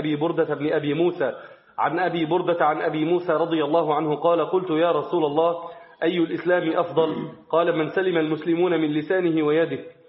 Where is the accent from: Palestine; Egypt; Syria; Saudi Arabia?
Egypt; ونحن من مصر.